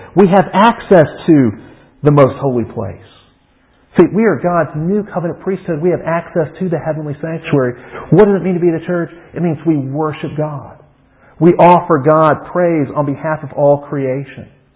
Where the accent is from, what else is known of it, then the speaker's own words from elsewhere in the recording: Birmingham, Alabama, United States; Percy was actually born in my hometown of Birmingham.